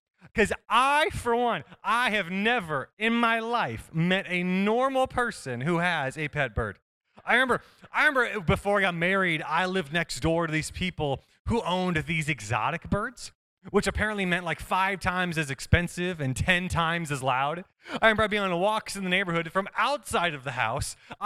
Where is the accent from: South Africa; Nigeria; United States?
United States; Phoenix, Arizona; I'm from Phoenix, Arizona, and I'm married.